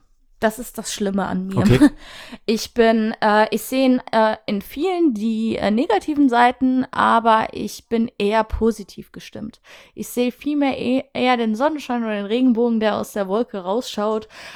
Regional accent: Rhineland-Palatinate, Germany; Pfalz oder Rheinhessen, also da bin ich back to the roots, da wo ich geboren bin, da komme ich auch her, so nach dem Motto.

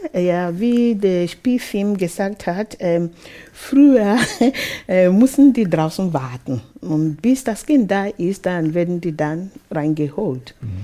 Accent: Nigeria; bei der Geburt, zum Beispiel, wo ich herkomme in Nigeria, die Frauen beten ja vorher.

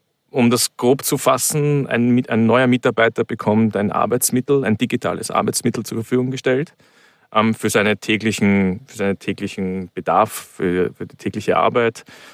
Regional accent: Vienna, Austria; moved away; man kann es vielleicht hören, ich komme ursprünglich aus Wien, wohne dort aber schon seit vielen Jahren nicht mehr, also ich bin seit Jahren ausgewandert, vor vielen Jahren

